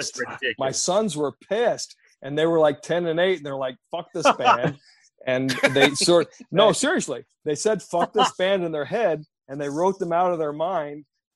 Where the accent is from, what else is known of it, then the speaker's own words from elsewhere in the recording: Redlands, California, United States; I would go back to Riverside because that's where I grew up in Redlands, which is pretty close to there.